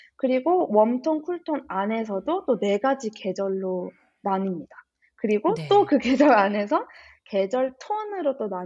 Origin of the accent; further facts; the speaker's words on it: Australia; 호주에서 자랐고